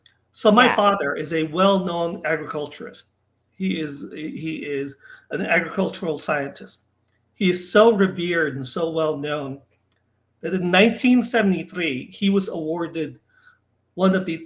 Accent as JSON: {"language": "English", "country": "Philippines", "tie": "born or raised there", "also_born_or_lived": "Minnesota", "said": "But growing up in the Philippines, I actually was born in Minnesota because my parents, they were in grad school in Minnesota."}